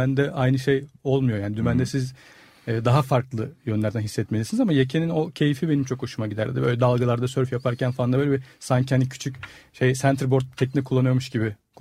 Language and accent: Turkish; Balıkesir, Turkey; Balıkesirliyim ben.